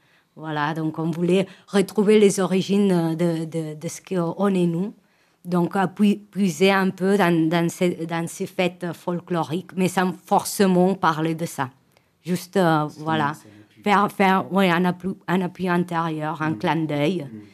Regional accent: Catalonia, Spain; Berga, c'est un village à côté de mon village natal.

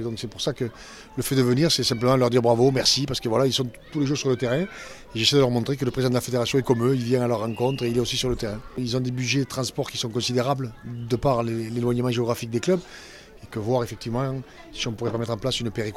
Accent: Rodez, Occitanie, France; born there; je suis né à Rodez, et j'ai donc atterri à Rodez, ça me fait toujours quelque chose, même si j'y ai pas grandi, j'y suis simplement né

